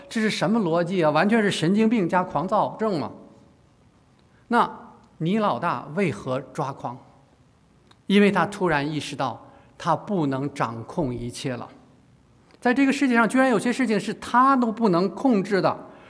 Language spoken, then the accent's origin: Chinese; China; 难怪我们中国人有话说叫做伴君如伴虎